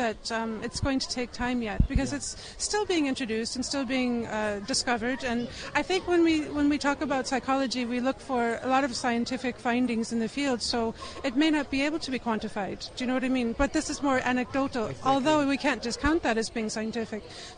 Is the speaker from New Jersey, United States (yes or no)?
no; Chicago, Illinois, United States; now in Ireland; I come from Chicago originally, but I live here in Ireland now. My family would be Irish.